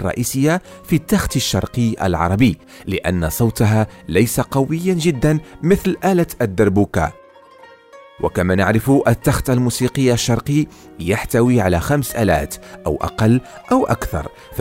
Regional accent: Morocco; بينما عندنا في المغرب وفي سوريا مثلا والشام هي اسمها الدف

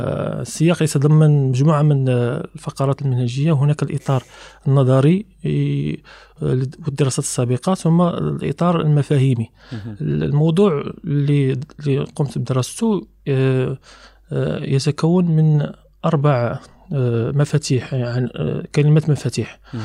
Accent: Casablanca, Casablanca-Settat, Morocco; كوني ينتمي لمدينة الدار البيضاء، من مواليد مدينة الدار البيضاء

